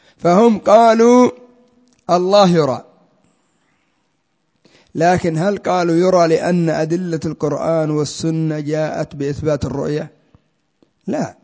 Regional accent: Yemen; عندنا في اليمن المخنيس اللوطي في الغالب، ولذلك الناس يستنكرون هذه الكلمة.

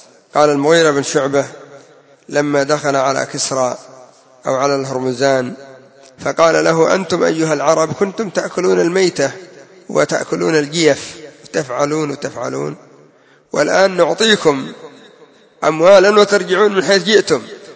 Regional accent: Yemen

